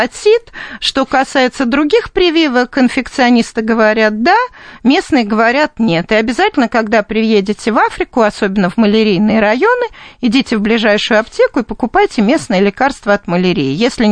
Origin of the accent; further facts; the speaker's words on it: Russia; встретилась мне компания, и они говорят: «Вы откуда?» Я говорю: «Я из России». «О, Россия!»